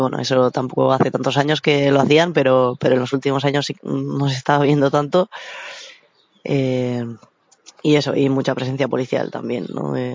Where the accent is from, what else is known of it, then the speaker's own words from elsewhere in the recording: Basque Country, Spain; yo soy de Euskal Herria, de un pueblo de Gipuzkoa